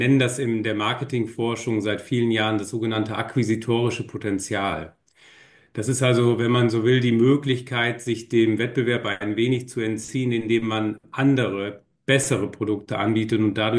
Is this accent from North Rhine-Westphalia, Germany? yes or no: yes; Wettringen, North Rhine-Westphalia, Germany; Das lässt sich nicht vermeiden, wenn man aus dem Münsterland kommt, aus einer kleinen Gemeinde mit 6000 Einwohnern. Wettringen, das ist mein Heimatort.